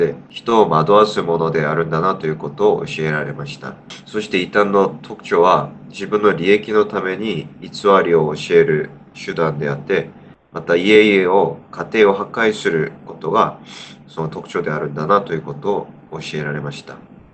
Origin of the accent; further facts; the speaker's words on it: South Korea; Japanese is a second language; 自分は韓国人で、